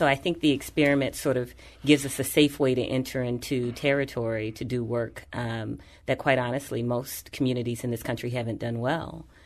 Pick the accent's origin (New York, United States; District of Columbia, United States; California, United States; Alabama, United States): District of Columbia, United States; Washington; now in St. Louis, United States; I'm a D.C. native, so that should let you know I've got some passion for this policy stuff, right? I was, you know, sort of born and bred with that. But I've been in this community for 20 years, so St. Louis is my home.